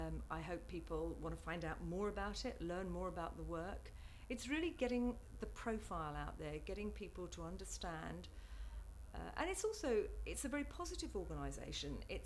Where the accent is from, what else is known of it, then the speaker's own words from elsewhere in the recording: White Notley, East of England, United Kingdom; I'm 52 and I come from White Notley in North Essex.